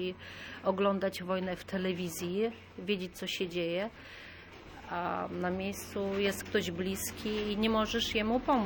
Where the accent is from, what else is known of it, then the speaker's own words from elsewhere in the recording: Lviv, Lviv Oblast, Ukraine; now in Poland; Ja akurat jestem z Lwowa, mam rodzinę we Lwowie. No, moja rodzina siedzi we Lwowie, nie chcą wyjeżdżać.